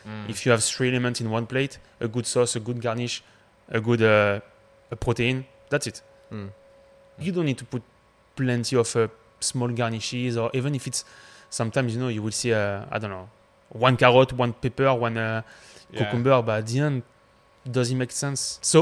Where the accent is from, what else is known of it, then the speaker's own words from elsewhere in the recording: Nice, Provence-Alpes-Côte d'Azur, France; now in London, United Kingdom; I'm coming from Nice in France. Moved to London a long time ago.